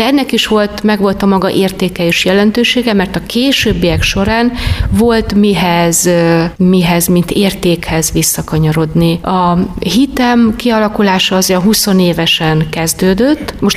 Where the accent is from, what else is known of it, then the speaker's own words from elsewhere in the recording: Soltvadkert, Bács-Kiskun, Hungary; Soltvadkerten születtem, és a 60-as, 70-es években ott töltöttem a gyerekkoromat.